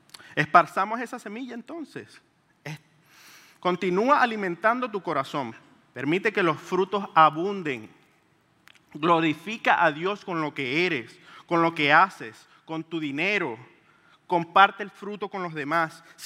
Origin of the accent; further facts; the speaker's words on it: Venezuela; De la ciudad de donde vengo, en Venezuela, hay árboles de mango por todos lados.